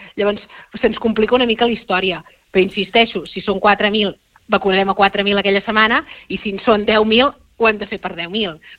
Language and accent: Catalan; Catalonia, Spain; jo, que sóc del Baix Empordà